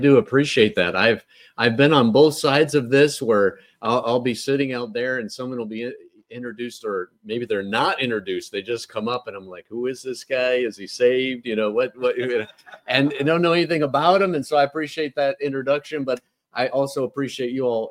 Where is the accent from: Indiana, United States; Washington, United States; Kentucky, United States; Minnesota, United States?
Indiana, United States; So I grew up just outside of Chicago, up there in the corner, and literally two blocks from Illinois.